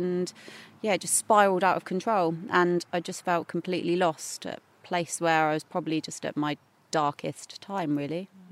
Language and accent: English; South West England, United Kingdom; I'm from Dorset.